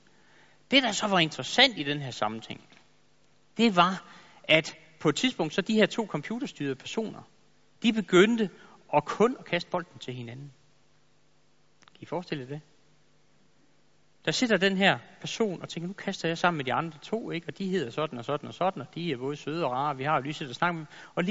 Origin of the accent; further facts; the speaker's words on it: Jutland, Denmark; now in Zealand, Denmark; Jeg er jo jyde, det må jeg sige.